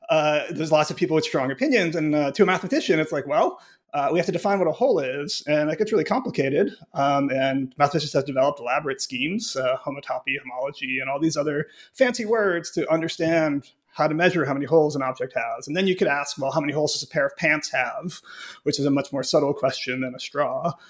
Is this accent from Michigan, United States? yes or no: no; Cleveland, Ohio, United States; Sure. I grew up in Cleveland, Ohio, and then I went to college at Carnegie Mellon University.